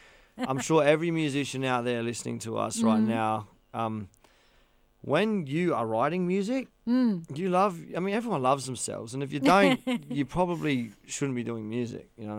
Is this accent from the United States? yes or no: no; New Zealand; now in Australia; And I talk about coming from New Zealand to Australia.